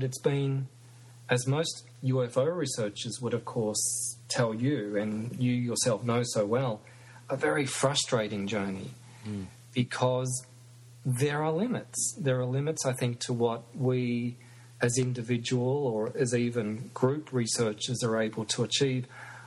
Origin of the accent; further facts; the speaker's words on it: Australia; being an Australian, being a member, a citizen of this country, which I certainly consider to be a very vibrant and quite successful democracy